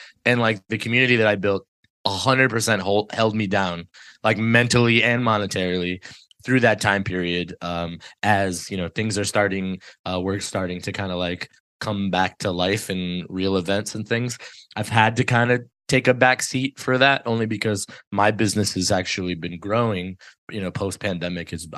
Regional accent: Detroit, Michigan, United States; born there; So I was born in Detroit. So like, I'm not originally from Connecticut.

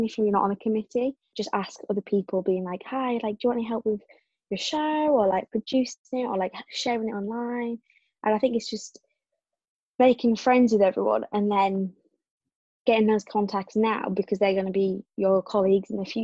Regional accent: Carlisle, North West England, United Kingdom; because I'm originally from Carlisle, like I would never have thought I would be friends with these people

